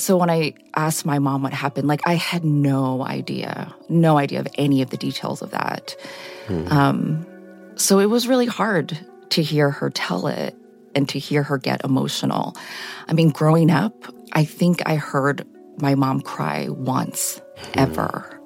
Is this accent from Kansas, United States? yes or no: no; Chappaqua, New York, United States; And I was raised in Chappaqua, New York, which is quite, you know, it's, there's all kinds of people who live there, but it's quite affluent.